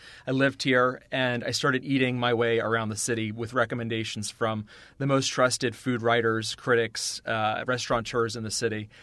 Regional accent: New York, United States; Even though I'm a New Yorker, thin crust bread

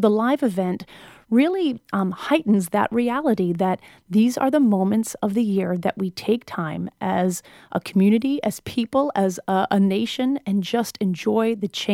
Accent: New Hampshire, United States; You know, I'm from New Hampshire, so that was my opinion.

